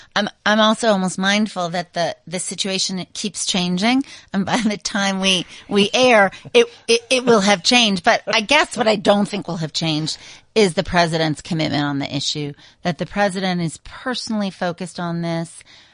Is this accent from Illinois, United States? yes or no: no; New York, United States; And again, it's not just because I'm a New Yorker